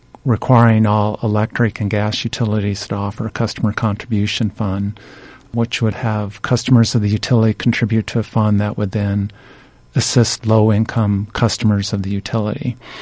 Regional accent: Iowa, United States; I'm from Iowa originally, so yes, I like it here.

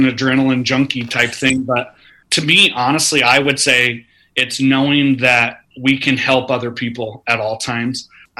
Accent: Pomeroy, Iowa, United States; now in Roland, United States; I am originally from Pomeroy, Iowa, up in northwest Iowa, and currently live in Roland, Iowa with my family.

